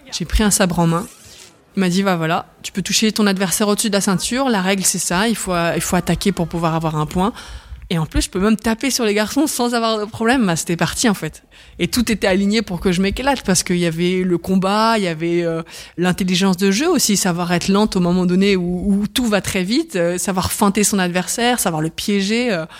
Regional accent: Brittany, France; Alors j'ai grandi en Bretagne, j'ai grandi avec deux frères et mes parents

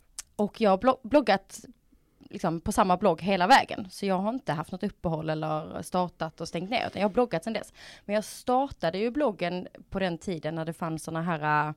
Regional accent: Skåne, Sweden; jag är från Skåne då, om du inte hör det.

